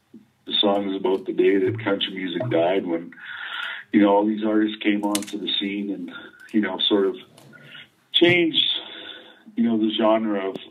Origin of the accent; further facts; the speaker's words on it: Canada; we recorded the album here right here in Calgary because you know, I'm Canadian